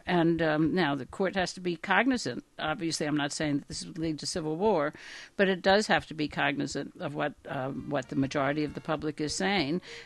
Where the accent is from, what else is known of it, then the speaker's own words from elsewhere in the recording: Louisiana, United States; the state of Louisiana, my home state